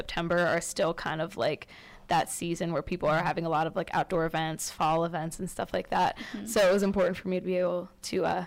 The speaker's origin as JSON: {"language": "English", "town": "Steubenville", "region": "Ohio", "country": "United States", "said": "We're from Ohio, like near the Steubenville area."}